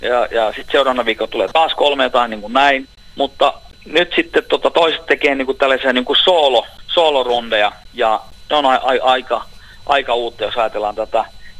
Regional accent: Jakobstad, Ostrobothnia, Finland; mähän olen syntynyt ja varttunut tuolla Pietarsaaressa, niin Vaasa on erittäin tuttu paikka ja totta kai koko Pohjanmaa on tuttu paikka

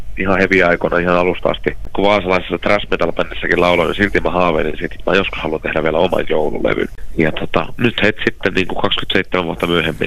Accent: Ostrobothnia, Finland; kun samalta kyliltä ollaan kotoisin. Niin meillä on semmoinen yhteys tieltä Syynesterbottenilta

